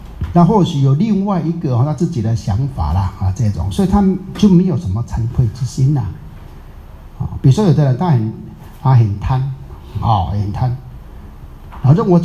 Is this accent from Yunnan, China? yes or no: no; Fujian, China; 如果说我们福建人讲的话，那叫一种属于一种方言，属于我们的闽南的，